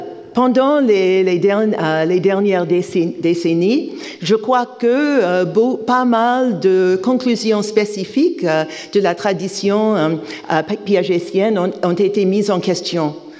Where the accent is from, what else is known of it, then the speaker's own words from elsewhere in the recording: United States; je suis psychologue développemental, et chez moi, aux États-Unis, la psychologie développementale est considérée comme un domaine secondaire